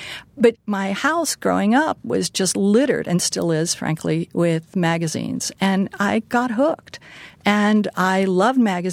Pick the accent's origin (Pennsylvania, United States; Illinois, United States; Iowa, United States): Pennsylvania, United States; Pittsburgh; won a sort of scholarship to Carnegie Mellon's art school for kids because I grew up in Pittsburgh